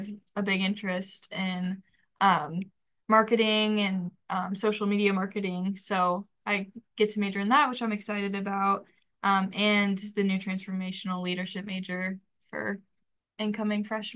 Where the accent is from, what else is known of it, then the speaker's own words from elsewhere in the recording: Johnston, Iowa, United States; So, yeah, just outside of Des Moines, but it's like one of the bigger suburbs. So yes, I'm from Johnston.